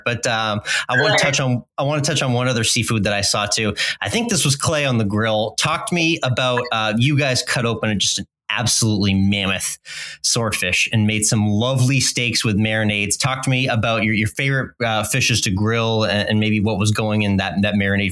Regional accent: New England, United States; I'm from New England where lobsters are ubiquitous

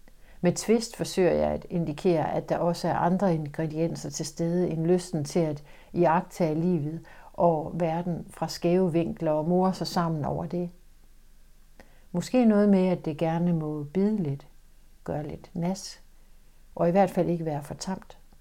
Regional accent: Ikast, Central Denmark Region, Denmark; Ikast, 1971. Jeg står i køkkenet i mit barndomshjem. Jeg er 8 år gammel.

